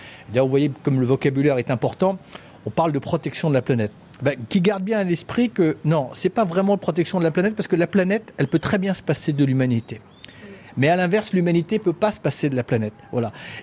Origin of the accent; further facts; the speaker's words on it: France; leur propre avenir, ici au Maroc, chez nous en France, là-bas au Burkina Faso, se détermine en ce moment.